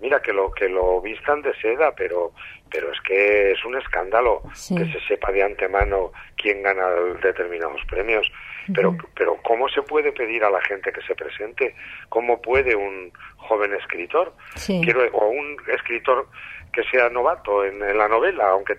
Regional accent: Guadalajara, Castilla-La Mancha, Spain; humildísimo libro de viajes por mi tierra, por mis tierras de Guadalajara

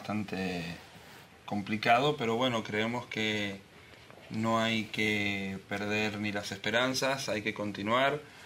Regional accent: Argentina; moved away as an adult; Nosotros, bueno, oriundos somos de Argentina. Radicados acá en este país hace aproximadamente unos 10 años

